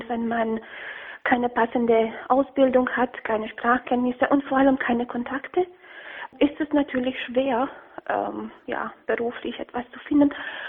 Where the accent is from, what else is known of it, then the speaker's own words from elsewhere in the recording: Romania; German is a second language; ich komme aus Rumänien, und in Rumänien, wenn man behindert ist, dann ist es halt so, man kommt oft nicht aus dem Haus